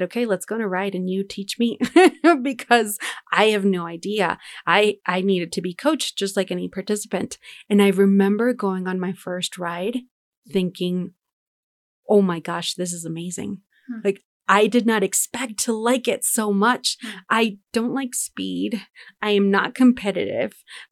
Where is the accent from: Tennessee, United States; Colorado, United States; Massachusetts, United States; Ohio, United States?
Colorado, United States; Denver; And I remember, because we grew up in Denver